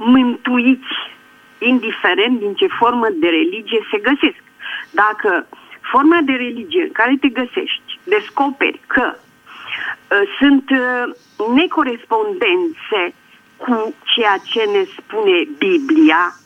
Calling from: Bucharest, Romania; Sunt din București și vă pun acum o întrebare.

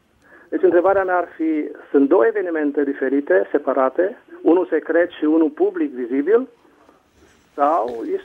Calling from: Vienna, Austria; din Viena și mă bucur să vă aud.

